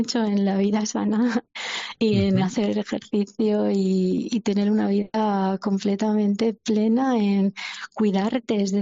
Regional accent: Villena, Valencian Community, Spain; Yo de Alicante.

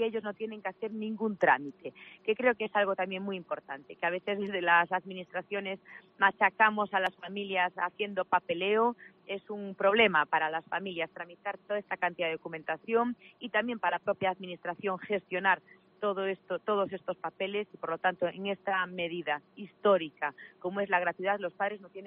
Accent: Galicia, Spain; como gallega nos podemos sentir muy orgullosos.

